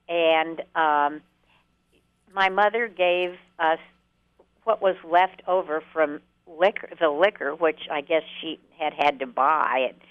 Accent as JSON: {"language": "English", "town": "Columbus", "region": "Ohio", "country": "United States", "tie": "born or raised there", "said": "And I grew up in Columbus."}